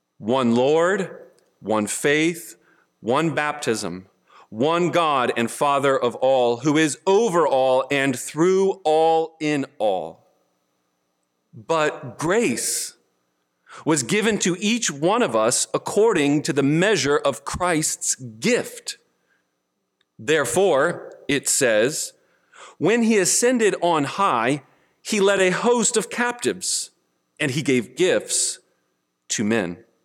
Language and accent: English; Palatine, Illinois, United States; I'm from Palatine, Illinois, and drive up this morning to come and give you a word from Phil.